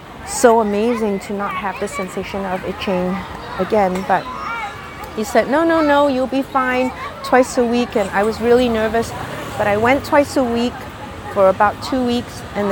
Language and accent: English; Singapore; I grew up in Singapore